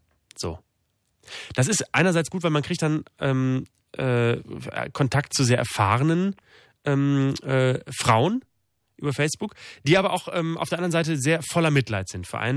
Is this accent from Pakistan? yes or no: no; Austria; Als Österreicher ist man ja im Grunde genommen